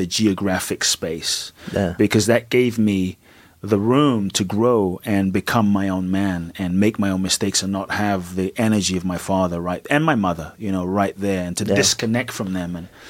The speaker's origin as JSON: {"language": "English", "town": "Peckham", "region": "London", "country": "United Kingdom", "tie": "born or raised there", "said": "For me, growing up in Peckham was literally like a ghetto."}